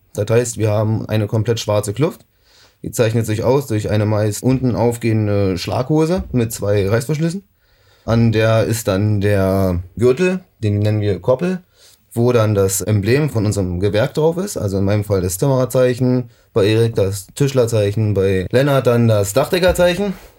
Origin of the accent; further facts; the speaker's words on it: Berlin, Germany; ich bin ursprünglich aus Berlin.